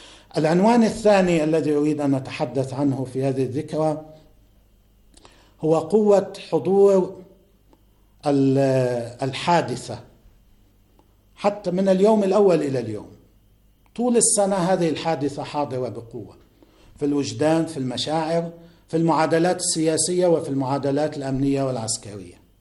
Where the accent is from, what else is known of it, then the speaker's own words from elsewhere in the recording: Lebanon; البعض عندنا في لبنان وفي المنطقة